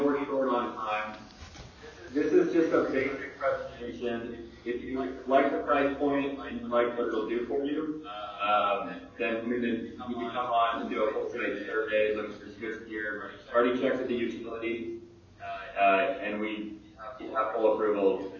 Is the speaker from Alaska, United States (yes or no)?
no; Salt Lake City, Utah, United States; Okay, so a little bit about me. I grew up in Salt Lake, graduated from BYU.